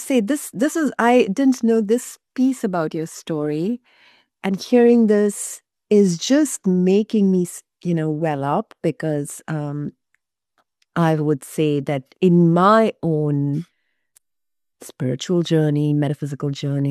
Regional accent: India; now in California, United States; I come from India, so I'm not from this land.

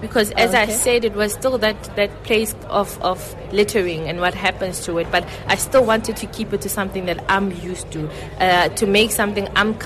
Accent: Zamdela, Free State, South Africa; I come from Zamdela, Taylor Park, specifically in the townships.

